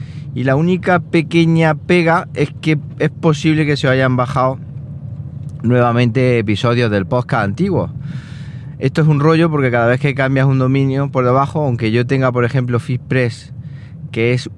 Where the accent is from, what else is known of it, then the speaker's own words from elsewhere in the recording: Siles, Andalusia, Spain; Entonces, pues desde pequeño he estado en el bar, he conocido todo lo entresijo y tal. Y en mi pueblo, en Siles, una de las, por estar en Jaén